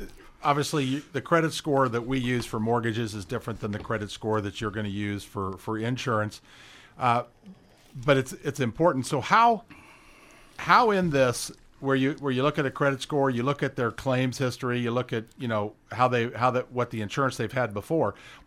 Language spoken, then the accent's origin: English; Indianapolis, Indiana, United States; now in Carmel, United States; I grew up in Indianapolis and went to North Central High School. I moved to Carmel years ago just because that's where we found a house.